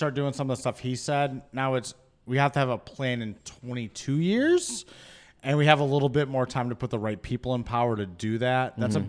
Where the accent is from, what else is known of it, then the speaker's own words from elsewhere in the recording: Michigan, United States; I'll tell you where it's at. I grew up in Michigan.